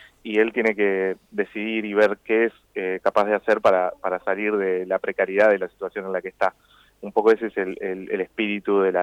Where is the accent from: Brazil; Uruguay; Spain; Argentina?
Argentina; Santo Tomé; now in Buenos Aires, Argentina; ahora mismo estoy en un colectivo yendo para Santo Tomé. Así que sí, soy de Santo Tomé y estoy viviendo en Buenos Aires ya hace un tiempo.